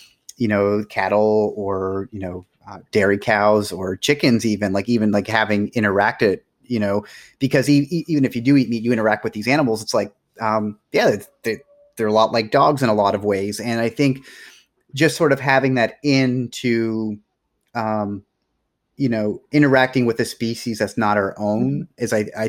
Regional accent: Nova Scotia, Canada; Like I grew up in Nova Scotia.

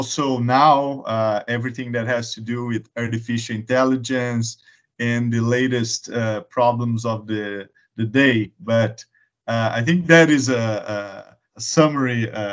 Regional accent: Brazil; I am originally from Brazil. I live in São Paulo now.

